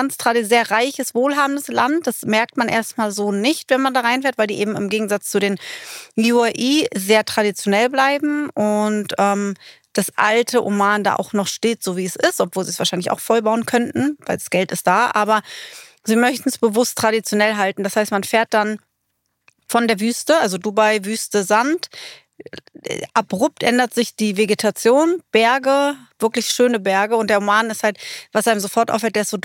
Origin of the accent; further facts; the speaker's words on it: Northern Germany, Germany; Ich als Norddeutsche Fall ins Berlinerische.